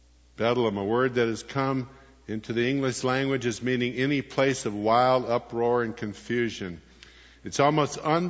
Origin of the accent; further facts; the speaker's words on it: Bluefield, West Virginia, United States; went to the candlelight communion service of the Episcopal Church in my hometown in Bluefield, West Virginia.